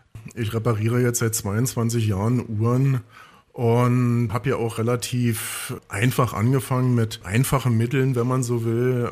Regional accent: Potsdam, Brandenburg, Germany; born there; also born or lived in Rhineland; now in Werder, Germany; Also ganz aus dem Rheinland komme ich ja nicht, bin ja geborener Potsdamer und bin kurz vor der Wende dann als einer der Ersten im Rheinland gewesen, allerdings dann auch nur 10 Jahre und bin seit 2000 schon wieder hier im Brandenburgischen und bin dann aber nach Werder gegangen

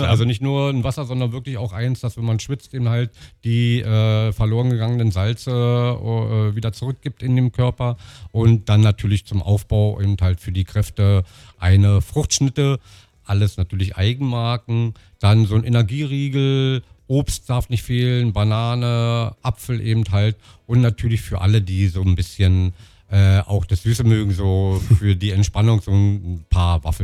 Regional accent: Potsdam, Brandenburg, Germany; wir sind ja gebürtige Potsdamer, kommen hier aus Potsdam, leben in dieser Stadt, leben auch mit unseren Kunden in dieser Stadt

